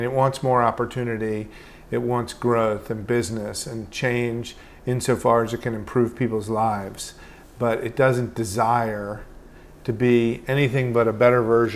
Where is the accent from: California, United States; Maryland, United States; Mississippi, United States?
Maryland, United States; Baltimore; So I grew up in Baltimore, which is a great old city that's seen better days, but it's still a port city